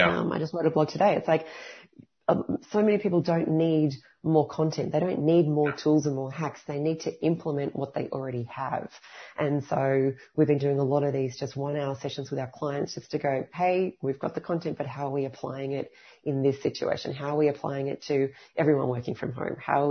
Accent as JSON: {"language": "English", "country": "Australia", "said": "We always kind of thought of Australia as being one big, we are all Australian."}